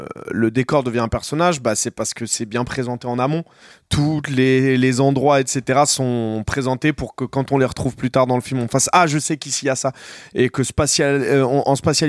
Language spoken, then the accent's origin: French; Noisy, Île-de-France, France; moi j'ai grandi à Noisy